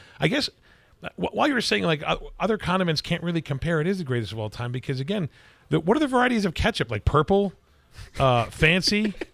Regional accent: Chicago, Illinois, United States; I'm from Chicago, at least I choose to be

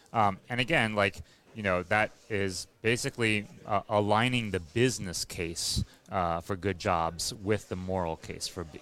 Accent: West Virginia, United States; You know, I'm from West Virginia, from center West Virginia, coal mining country.

